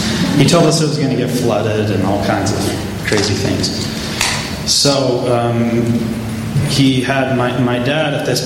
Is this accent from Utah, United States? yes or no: yes; Sandy, Utah, United States; born there; also born or lived in Salt Lake Valley; I was born here in Sandy, or in Salt Lake Valley in Sandy, Utah, up at the mouth of Little Cottonwood Canyon in the old Jeff's house that used to stand up there that's been now taken down.